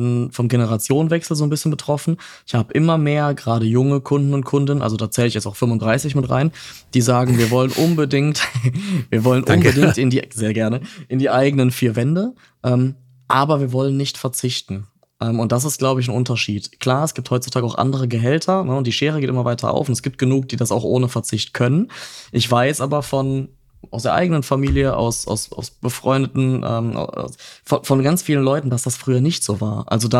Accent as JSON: {"language": "German", "region": "North Rhine-Westphalia", "country": "Germany", "said": "Köln-Bonn, ne, und ich komme jetzt nicht direkt aus den Städten."}